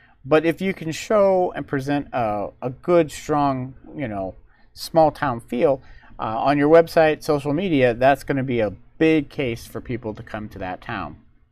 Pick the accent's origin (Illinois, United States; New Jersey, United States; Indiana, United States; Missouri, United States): Indiana, United States; I'm from Indiana, so we have corn, but even ours doesn't do corn celebration.